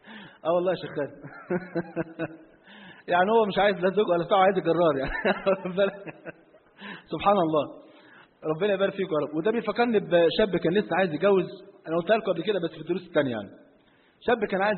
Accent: Egypt; اصل مريشة بلغة عندنا في مصر يعني بتاعت فراخ

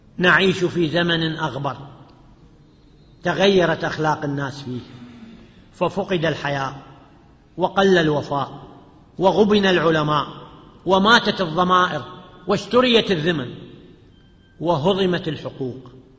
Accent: Iraq; يعني أنا طب من العراق وأعرف

